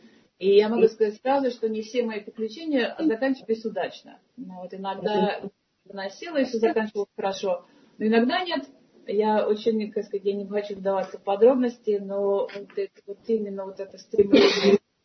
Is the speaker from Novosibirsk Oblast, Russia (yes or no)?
no; Saint Petersburg, Russia; потому что я тоже из Ленинграда.